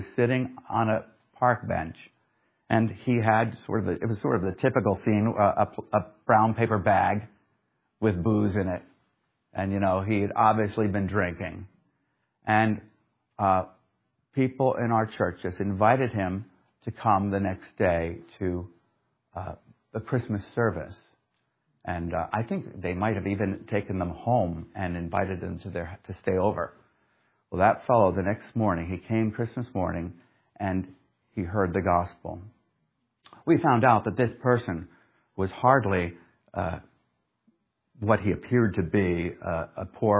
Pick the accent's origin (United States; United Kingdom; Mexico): United Kingdom; England; preachers like ourselves when we grew up in England.